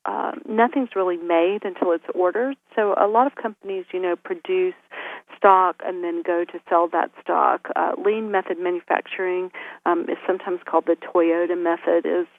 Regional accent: Florence, Alabama, United States; also born or lived in Chattanooga / North Carolina; now in New York, United States; Yes, I'm from Florence, but I had been gone for about 22 years. I lived, you know, in Chattanooga and then went to school in North Carolina and wound up sort of back in New York in the year 2000.

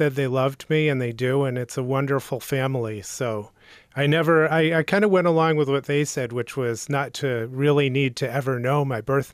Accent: Albany, New York, United States; born there; I was born in Albany, New York.

